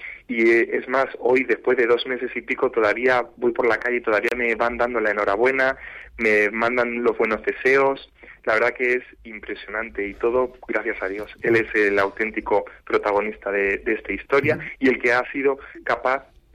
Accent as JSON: {"language": "Spanish", "town": "Viana de la Jara", "country": "Spain", "tie": "born or raised there", "said": "un acontecimiento único y grandioso para todo mi pueblo de Viana de la Jara"}